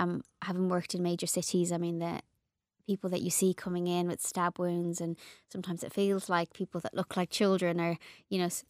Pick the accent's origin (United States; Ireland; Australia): Ireland; being Irish, I have a huge family